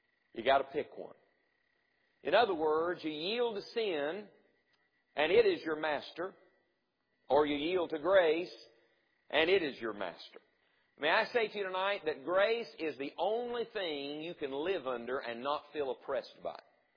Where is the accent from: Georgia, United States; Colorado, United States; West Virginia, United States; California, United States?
West Virginia, United States; You know, where I grew up in the hills of West Virginia, I grew up around a lot